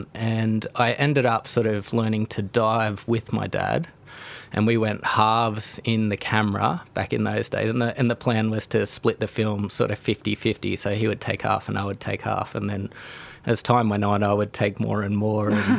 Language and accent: English; Port Stephens, New South Wales, Australia; just from growing up in Port Stephens